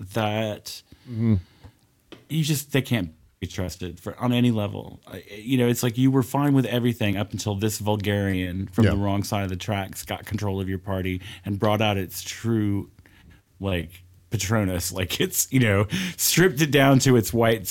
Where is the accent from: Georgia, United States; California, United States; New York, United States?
Georgia, United States; I live in racist, you know, redneckistan, and I grew up in South Georgia, and I came out of the closet at 14 years old in 1980 or something